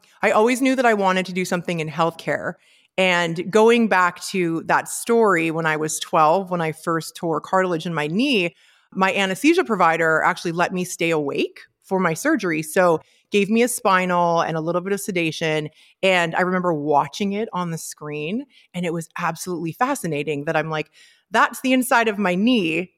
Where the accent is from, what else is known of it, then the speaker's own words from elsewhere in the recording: Abbotsford, British Columbia, Canada; so I'm from Abbotsford originally. That's where I grew up.